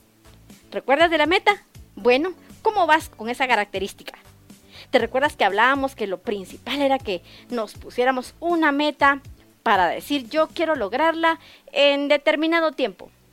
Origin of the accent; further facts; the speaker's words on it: Guatemala; Es momento de mejorar como guatemalteco.